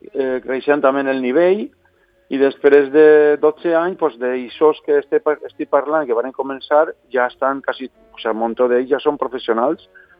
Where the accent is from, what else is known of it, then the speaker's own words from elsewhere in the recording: Sedaví, Valencian Community, Spain; tenim una escola en Cedar Jazz, al costat de València, es diu Cedar Jazz perquè som de Sedaví